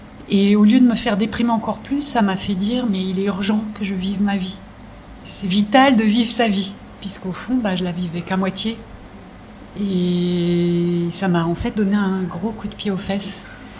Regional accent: Paris, Île-de-France, France; Et moi en fait je suis parisienne, une vraie de vraie.

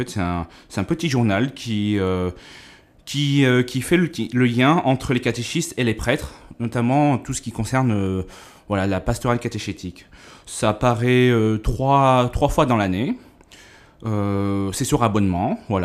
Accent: Dreux, Centre-Val de Loire, France; je suis de Dreux, je travaille au service diocésain de la catéchèse depuis septembre 2011.

